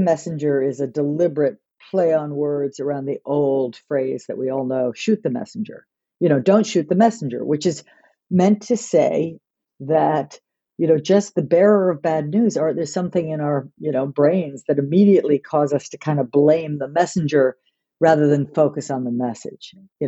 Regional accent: New York, United States; I came from New York, but I, you know, I came from a world and a workplace where everybody hugged everybody.

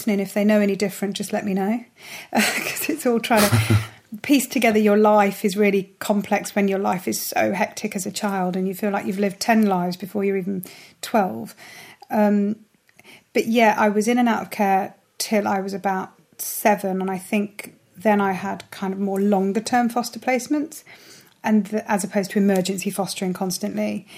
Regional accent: Nottingham, East Midlands, United Kingdom; moved away as an adult; Where are you from? From Nottingham. I didn't say I'm from England. I wouldn't say I'm from the UK, you know, Great Britain. I'm from, where are you from? Nottingham.

